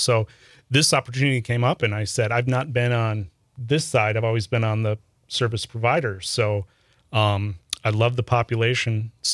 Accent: Neenah, Wisconsin, United States; I grew up in the Appleton, Neenah area. I went to Neenah High School.

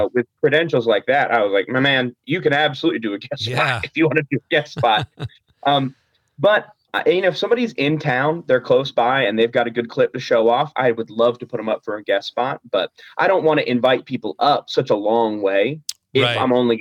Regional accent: Valdosta, Georgia, United States; So I grew up in Valdosta, Georgia, which is the very bottom of the state of Georgia. Last place to use the bathroom before you hit Florida on the way to Disney World.

